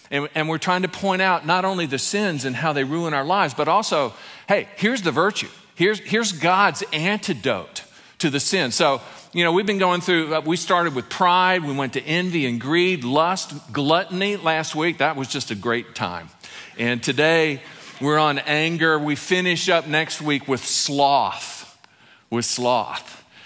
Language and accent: English; Ireland; That's not to say that I don't get angry, but I'm Irish, and you know, the Celtic gene, you know, has anger as a part of it.